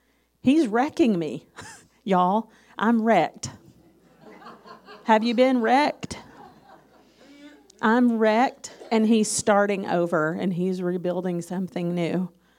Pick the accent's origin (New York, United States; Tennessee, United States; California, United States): Tennessee, United States; now in Papua New Guinea; I'm a country girl. I was raised in East Tennessee.